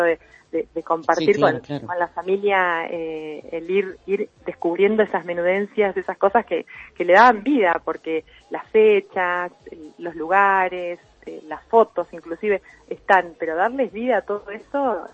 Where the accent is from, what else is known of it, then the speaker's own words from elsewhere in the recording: Argentina; la variedad cultural que tenemos como argentinos